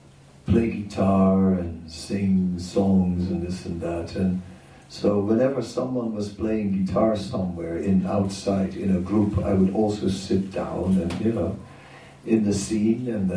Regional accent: Amsterdam, North Holland, Netherlands; English is a second language; Oh, I'm from Amsterdam, so I've seen blue people

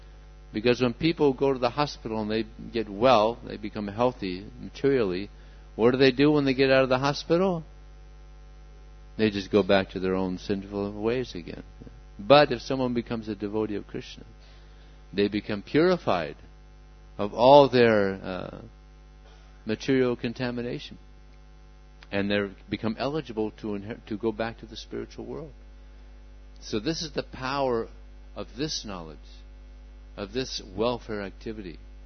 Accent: United States; I'm from America, and I didn't know anything about the philosophy of India.

